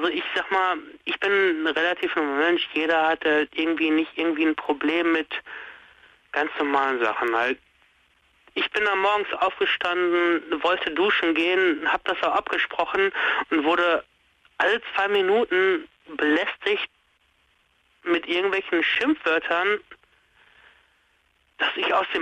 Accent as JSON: {"language": "German", "region": "North Rhine-Westphalia", "country": "Germany", "said": "Ich komme aus dem Ruhrgebiet, so."}